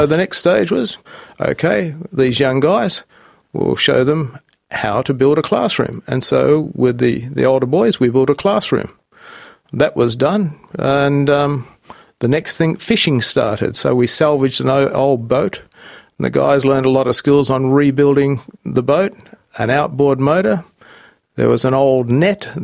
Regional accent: Australia; And so I found being very open and being Australian has helped enormously.

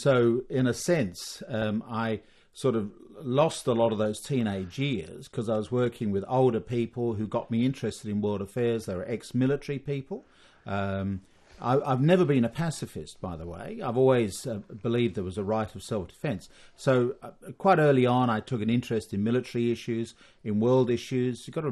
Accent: London, United Kingdom; I come from London. And I went to a school in London, not a private school.

